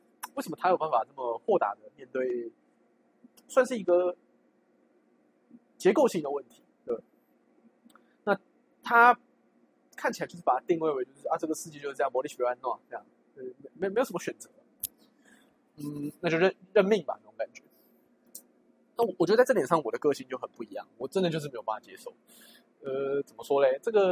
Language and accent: Chinese; Taiwan; 我觉得作为一个台湾人